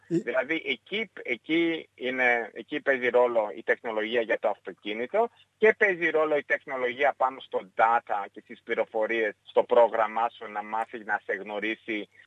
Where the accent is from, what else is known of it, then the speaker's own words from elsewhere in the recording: Gold Coast, Queensland, Australia; also born or lived in Melbourne; Αυτοί είχαν έρθει η Ελλάδα μετανάστες ξεχωριστά και γνωριστήκανε Μελβούρνη, παντρευτήκανε εκεί, εγώ γεννήθηκα εκεί. Μετά μεγάλωσα εγώ στο Gold Coast, Χρυσή Ακτή, στο Queensland.